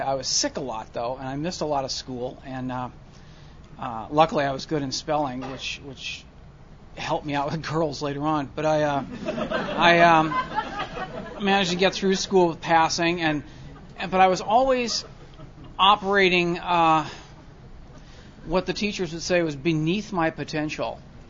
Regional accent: California, United States; But I grew up in Orange County, which is certainly a city best seen from a rearview mirror, as I heard someone say.

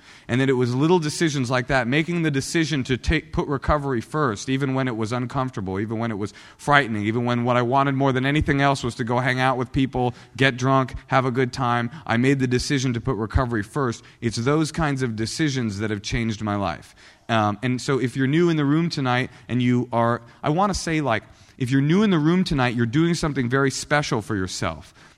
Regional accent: the South, United States; accent: southern; My southern accent and my sagging pants, and I'd be in the back and I'd be talking

